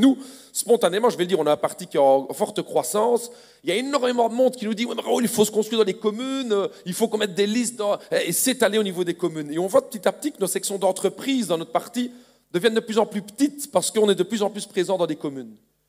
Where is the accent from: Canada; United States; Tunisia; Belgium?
Belgium; Et chez nous, en Belgique, contrairement même, je pense, en France, il n'y a pas d'obligation de réintégration.